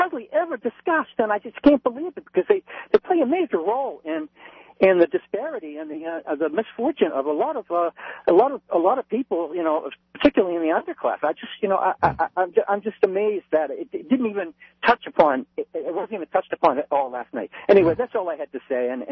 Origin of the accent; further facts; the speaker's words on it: Vermont, United States; now in Springfield, United States; I'm in Springfield right now, but I'm from Vermont.